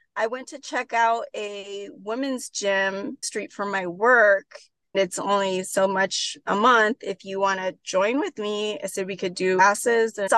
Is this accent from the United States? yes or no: yes; Midwest, United States; I mentioned how I'm from the Midwest. I'm living in the South